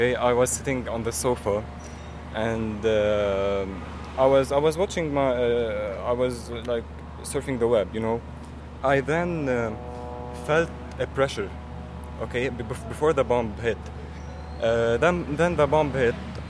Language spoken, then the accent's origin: English; Beqaa, Lebanon; now in Beirut, Lebanon; I'm actually from Bekaa, and I moved to Beirut just like 3 weeks ago.